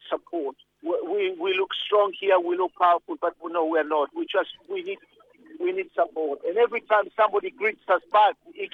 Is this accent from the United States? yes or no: no; Australia; We are protesting what the Australian government is doing because we're Australian.